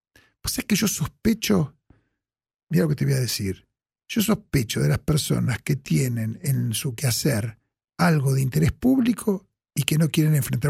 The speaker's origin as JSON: {"language": "Spanish", "town": "Lomas del Mirador", "region": "Buenos Aires Province", "country": "Argentina", "tie": "born or raised there", "also_born_or_lived": "Mataderos", "said": "En Lomas de... nací en Mataderos"}